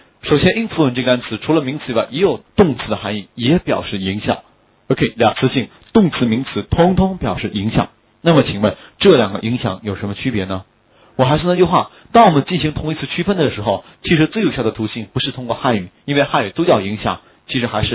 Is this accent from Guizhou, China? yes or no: no; Jilin, China; accent: Northeast Mandarin; 因为我老家是在民风彪悍的东北啊，我老家是吉林的，因为很多人看到我这个样子觉得我是一个江南才子啊。其实我是一个非常粗犷的北方人啊，性格上非常粗犷。因为我以前讲课的时候是用东北话讲课的